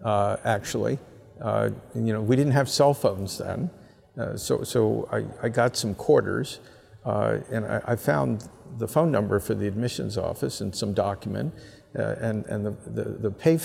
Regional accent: Philadelphia, Pennsylvania, United States; So I said, well, why don't we open stores all over Pennsylvania? Because I was from Philadelphia.

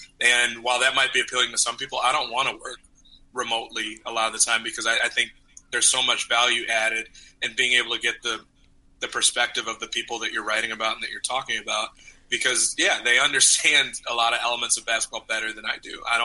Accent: Chicago, Illinois, United States; I'm from Chicago, where he spent a lot of time and where he went to school.

